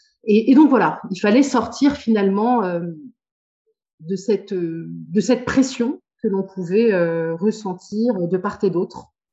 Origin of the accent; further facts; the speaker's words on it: Normandy, France; born there; je suis née en Normandie. Sans une fratrie plutôt grande, plutôt généreuse. J'ai 5 sœurs et un frère. Mes parents sont d'origine algérienne.